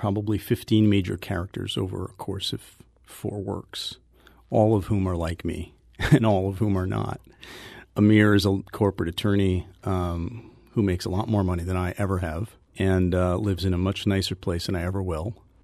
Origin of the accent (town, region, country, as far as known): Milwaukee, Wisconsin, United States; born or raised there